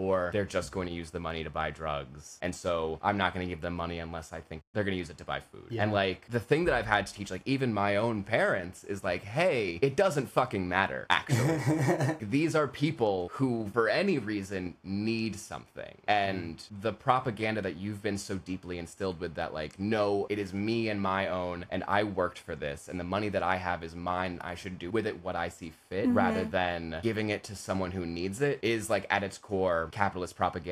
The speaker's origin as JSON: {"language": "English", "region": "New York", "country": "United States", "tie": "born or raised there", "said": "I grew up on Long Island, which is a very specific type of, like, white middle class privilege."}